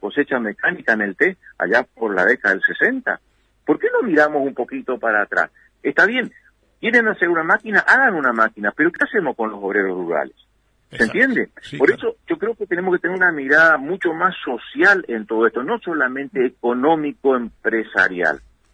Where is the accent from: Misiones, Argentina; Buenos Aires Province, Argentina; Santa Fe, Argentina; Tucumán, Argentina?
Misiones, Argentina; Colonia Guaraní; Hoy aquí, en mi pueblo, en Colonia Guaraní, están pagando 4.500 pesos la tonelada